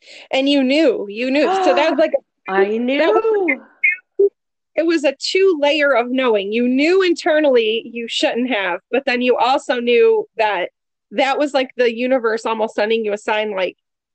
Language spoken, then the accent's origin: English; Detroit, Michigan, United States; And then here I am, born and raised in Detroit.